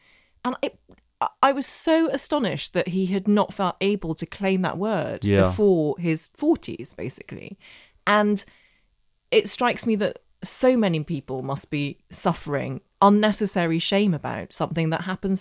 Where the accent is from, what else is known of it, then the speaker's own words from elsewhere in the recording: Northern Ireland, United Kingdom; I grew up in Northern Ireland. I know I don't have the accent, but I did. And my secondary school in Belfast was the only school in the entire province that taught Russian.